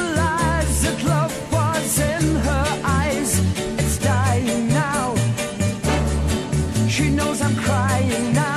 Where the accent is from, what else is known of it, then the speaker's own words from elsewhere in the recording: Serbia; mi nismo Rusi, mi smo Srbi